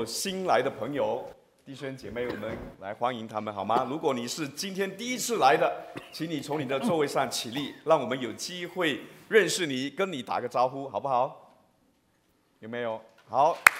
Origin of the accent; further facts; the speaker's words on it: China; 我们知道我们中国人哈，民以食为先嘛